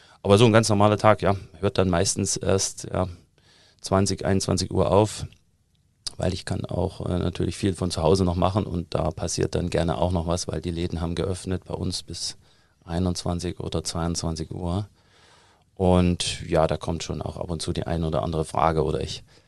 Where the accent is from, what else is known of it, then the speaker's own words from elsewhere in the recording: Germany; also born or lived in United States; auch in den USA gearbeitet, in der IT und bin zurück nach Deutschland. Das war so mein 10-Jahres-Plan, weil ich komme ja aus der DDR